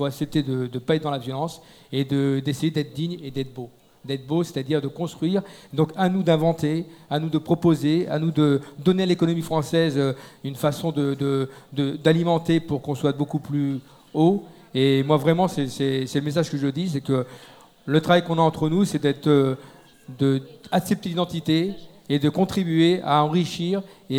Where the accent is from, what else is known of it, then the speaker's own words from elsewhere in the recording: France; l'identité que on n'arrive pas à reconnaître nous-mêmes en tant que Français, elle nous écrase.